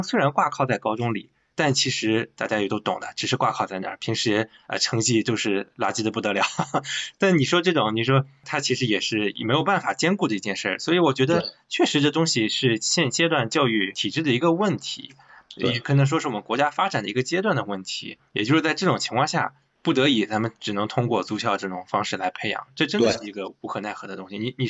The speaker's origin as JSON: {"language": "Chinese", "region": "Shandong", "country": "China", "said": "因为我也是山东人嘛，山东这个应试教育很厉害。那时候我在县城里，我自己家就住县城里"}